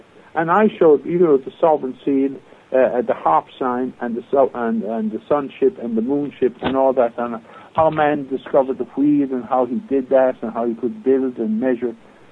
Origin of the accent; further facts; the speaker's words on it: Ireland; We're a sovereign Republic of Éire.